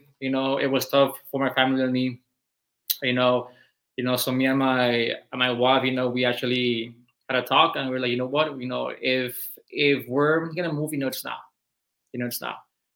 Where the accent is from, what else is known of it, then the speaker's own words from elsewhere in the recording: El Paso, Texas, United States; So actually, I mean, I was born here in El Paso. I was here all the way till I was 18 and then left for college to play, you know, to go play college soccer.